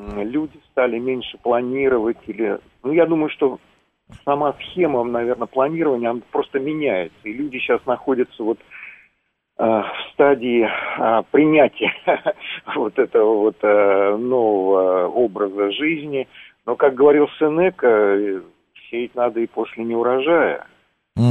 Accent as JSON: {"language": "Russian", "region": "Moscow", "country": "Russia", "said": "я из Москвы."}